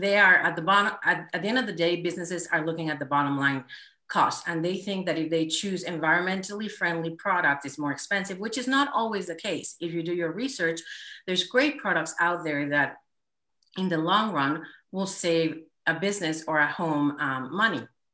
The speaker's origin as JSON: {"language": "English", "region": "Mexico City", "country": "Mexico", "moved": "yes", "lives_now": "United States", "said": "But originally, I'm from Mexico City. And coming from Mexico City, I realized culturally was very different."}